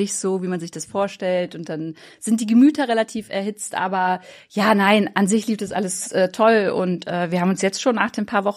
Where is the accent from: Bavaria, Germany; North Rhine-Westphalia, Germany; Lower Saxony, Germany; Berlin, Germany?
Lower Saxony, Germany; Braunschweig; also erstmal bin ich ja hier in Braunschweig groß geworden und hier hat auch damals meine Karriere angefangen